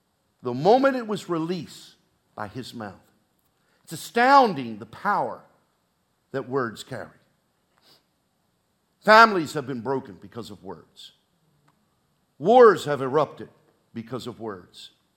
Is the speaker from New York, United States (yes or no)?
no; Baltimore, Maryland, United States; I'm born and raised in Baltimore.